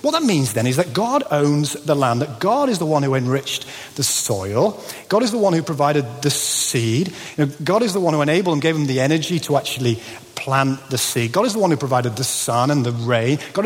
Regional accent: Pontefract, Yorkshire and the Humber, United Kingdom; Now, growing up in Pontefract, it was a mining town

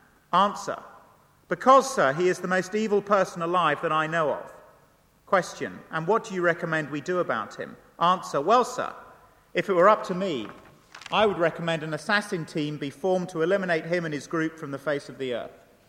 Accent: England, United Kingdom; I have to say, speaking as an English snob as I watched it, that I wrote him off.

